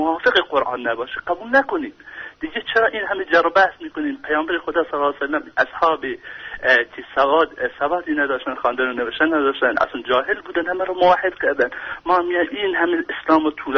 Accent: Iran; ما ایرانی هستیم و بی ایرانی بودنمون هم افتخار میکنیم

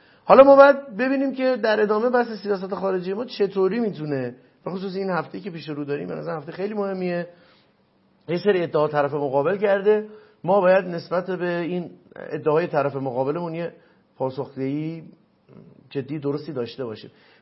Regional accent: Iran; البته من به عنوان یه ایرانی مطالبه گرم واقعا،

